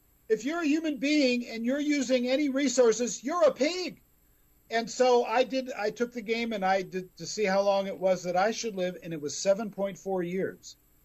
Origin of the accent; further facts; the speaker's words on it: California, United States; You're in my backyard. You're in my backyard. I'm from California.